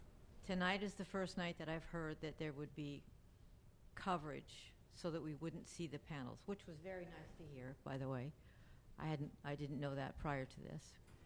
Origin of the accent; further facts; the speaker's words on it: Southwest, United States; I come from the Southwest, and I never knew when I came here that I would fall in love with this country, with this area.